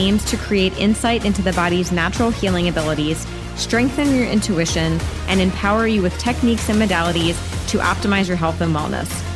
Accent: Las Vegas, Nevada, United States; from Vegas, and I'm here with my sister Lauren all the way in New York City.

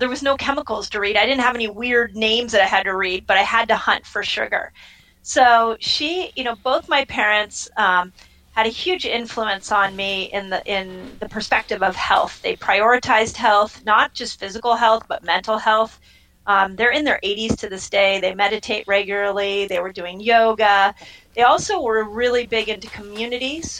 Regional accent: Los Angeles, California, United States; also born or lived in Kansas City, Missouri; I was born in Kansas City, Missouri. And at the age of one, I actually moved to Los Angeles. And so I was pretty much raised in Los Angeles.

